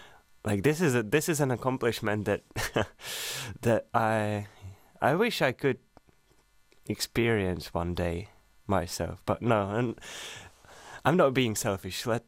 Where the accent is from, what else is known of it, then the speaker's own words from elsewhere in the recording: Ostrava, Moravian-Silesian Region, Czechia; A band from Ostrava, my hometown, led by … along with other band members. I am going to come back to Ostrava at some point for sure